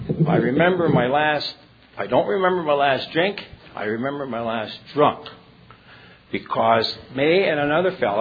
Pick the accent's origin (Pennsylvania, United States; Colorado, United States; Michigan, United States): Michigan, United States; Negaunee; The Upper Peninsula, I'm from Nagani, which is a little mining town. Iron mining is what we are. We're up by Lake Superior up in Michigan. We're known as Youpers.